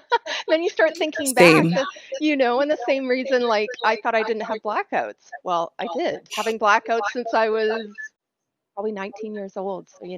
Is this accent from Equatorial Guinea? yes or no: no; Edmonton, Alberta, Canada; now in United States; I'm Canadian. I live in the States now, but I grew up in Western Canada in a place called Edmonton, which is like one of the coldest places on earth.